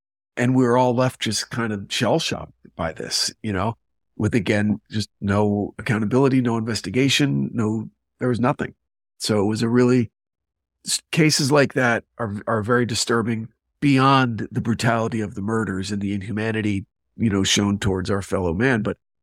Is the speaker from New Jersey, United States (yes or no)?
yes; New Jersey, United States; it started with a murder in my hometown when I was 14 in New Jersey.